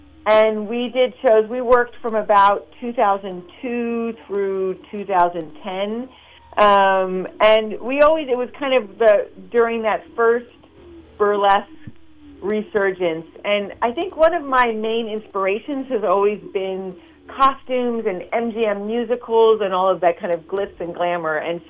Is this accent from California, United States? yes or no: yes; San Francisco, California, United States; So when I started out, I grew up in San Francisco. My parents worked for the opera. I kind of grew up backstage at the opera.